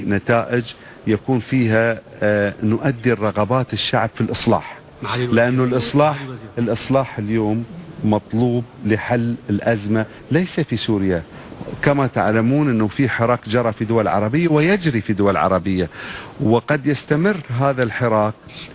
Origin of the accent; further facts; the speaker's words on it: Doha, Qatar; على هامش مؤتمر عندنا في الدوحة